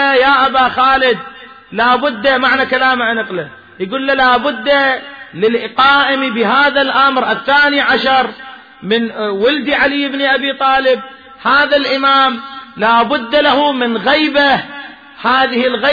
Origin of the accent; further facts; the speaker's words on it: Iraq; هذه عندنا بالعراق